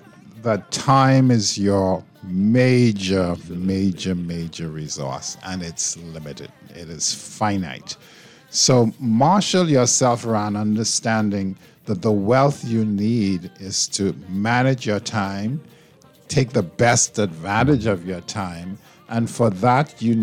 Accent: Coconut Grove, Florida, United States; What's interesting, I grew up in Coconut Grove.

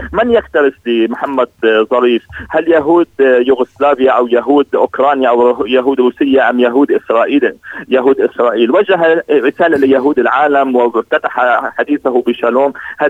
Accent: Lebanon; كلنا كلبنانيين

